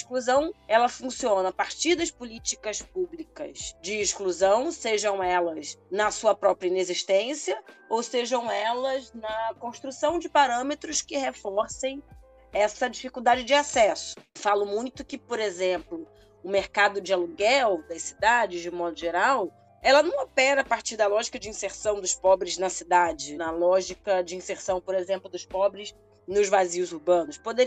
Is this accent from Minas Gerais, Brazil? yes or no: no; Rio de Janeiro, Brazil; Eu sou do Rio de Janeiro